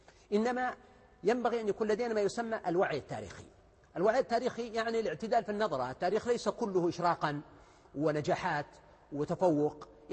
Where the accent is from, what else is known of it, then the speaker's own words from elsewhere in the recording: Saudi Arabia; أنا أقول مثلا نحن كسعوديين فينا كذا وفينا كذا